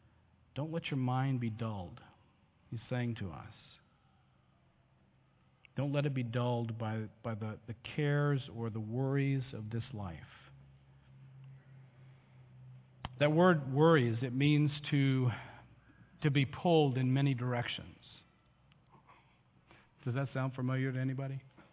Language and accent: English; Texas, United States; Now, am I worthy because I'm from Texas?